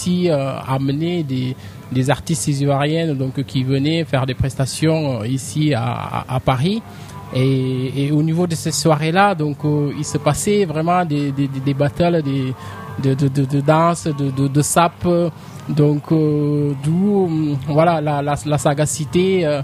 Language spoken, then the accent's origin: French; Senegal; moi je suis originaire du Sénégal.